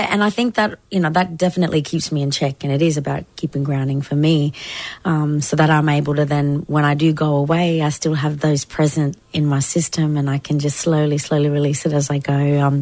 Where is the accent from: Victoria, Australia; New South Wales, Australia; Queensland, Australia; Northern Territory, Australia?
Northern Territory, Australia; You know, again, growing up in Larrakia Nation and up, you know, in the NT and all throughout the lands there